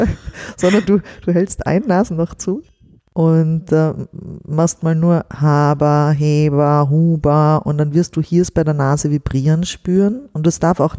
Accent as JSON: {"language": "German", "town": "Westendorf", "region": "Tyrol", "country": "Austria", "tie": "born or raised there", "also_born_or_lived": "Innsbruck", "said": "Also meine Eltern haben vorher in Innsbruck gewohnt, aber ich war dann schon, ich war halt Baby noch und dann bin wirklich groß geworden dann in Westendorf. Das ist ein ganz kleines Dorf bei Kitzbühel."}